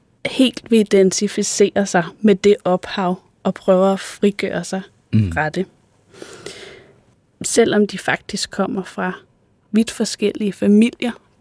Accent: Zealand, Denmark; Jeg er vokset op i Odsherred, som er et område i det nordvestlige Sjælland.

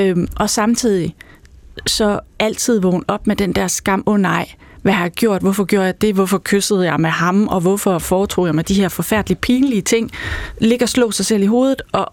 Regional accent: West Jutland, Denmark; jeg ved ikke, om det er, fordi jeg kommer fra Vestjylland, eller fordi det var i slutningen af 80'erne.

